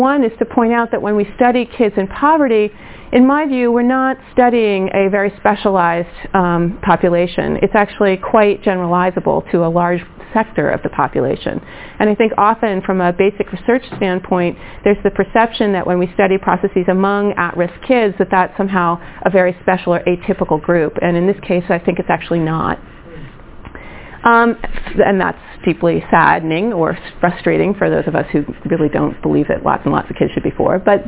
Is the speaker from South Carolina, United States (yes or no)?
no; New York, United States; I'm from New York. I speak fast.